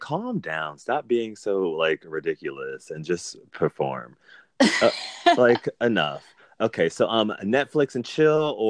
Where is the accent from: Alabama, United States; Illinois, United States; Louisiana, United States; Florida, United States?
Florida, United States; Miami; Don't come for Florida educated, honey. I was raised in Miami. Don't come for us.